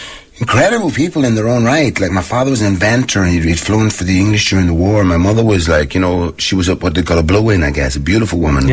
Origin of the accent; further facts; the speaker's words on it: Dublin, Leinster, Ireland; born there; Well, I was born in Dublin in 1961.